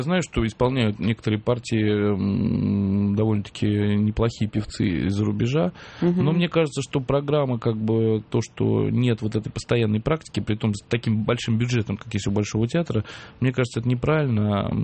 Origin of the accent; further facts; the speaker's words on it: Russia; moved away; Я из России приехал мальчишка туда, к ним, в их рынок.